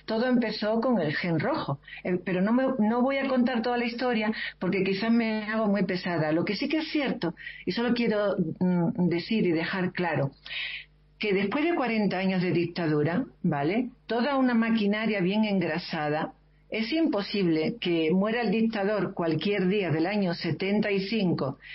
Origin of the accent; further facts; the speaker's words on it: La Línea de la Concepción, Andalusia, Spain; born there; En el año 81, en la línea de la Concepción, como bien has dicho, que es mi pueblo donde yo nací.